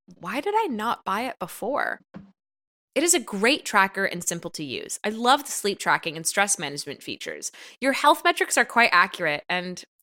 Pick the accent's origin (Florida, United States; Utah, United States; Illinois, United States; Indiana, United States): Utah, United States; Salt Lake City; Growing up in Salt Lake City, Utah for the first 5 years of my life.